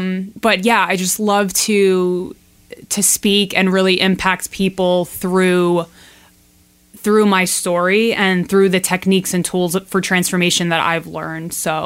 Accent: New York, United States; accent: Long Island; So you'll probably hear from my accent, I'm from Long Island.

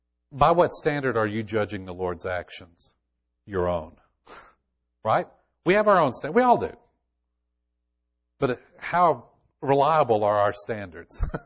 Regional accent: Texas, United States; Sounds good to me, being a Texan.

